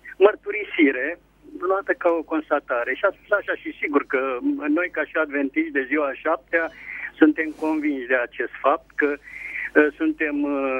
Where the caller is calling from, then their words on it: Ialomița County, Romania; și sunt din Ialomița.